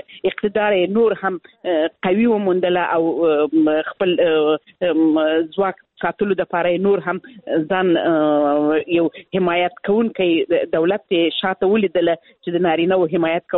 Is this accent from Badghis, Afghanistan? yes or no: no; Helmand, Afghanistan; زه خپل د هلمند ولایت څخه یم